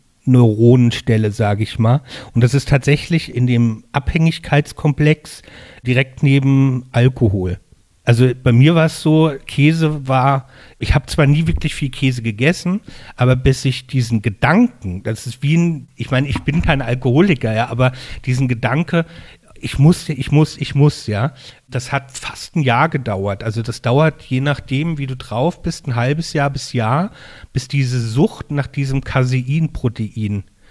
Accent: Mainz, Rhineland-Palatinate, Germany; ich komme ja aus Mainz

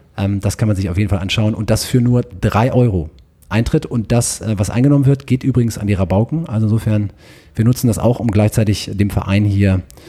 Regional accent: Rhineland, Germany; Vielleicht als Rheinländer gebe ich euch das mal mit auf den Weg.

